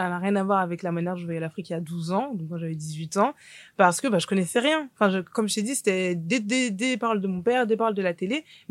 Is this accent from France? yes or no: yes; Île-de-France, France; Je suis née à Paris, donc 14e. J'ai grandi dans le 95. D'abord, dans une ville où on n'était pas en minorité, et ensuite dans une ville où on était plus ou moins la seule famille de Noirs.